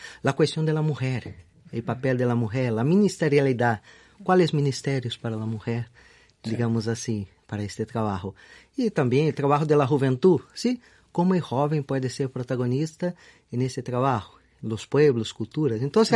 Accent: Rio de Janeiro, Brazil; Spanish is a second language; yo soy costeño de nacimiento, soy de Río de Janeiro. Entonces, bien lejos de mi casa

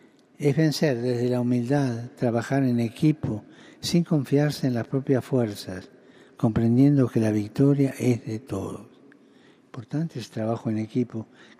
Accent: Argentina; tantas experiencias que como argentino viví en mi propia carne

